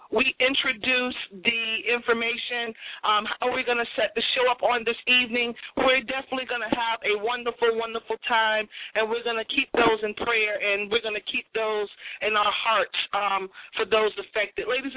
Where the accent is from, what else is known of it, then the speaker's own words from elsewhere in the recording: Boston, Massachusetts, United States; That's near and dear because it's so, so close to my hometown. I'm from Boston, Massachusetts, for those that don't know.